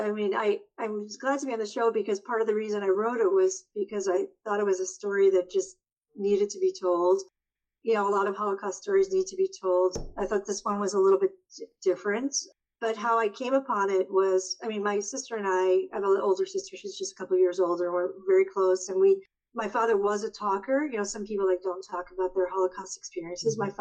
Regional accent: New York, United States; And first of all, I'm from the East. I'm from New York. Actually, I just recently came from Southeast Asia, so I feel like I'm from the far, far East.

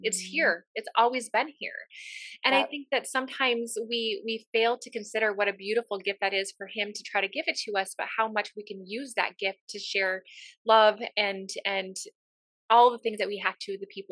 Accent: Midwest, United States; Is it because I grew up in the Midwest?

